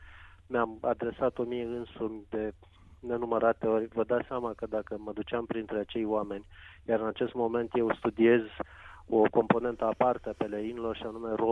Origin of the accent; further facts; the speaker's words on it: Romania; și asta o spun cu multă tristețe ca și român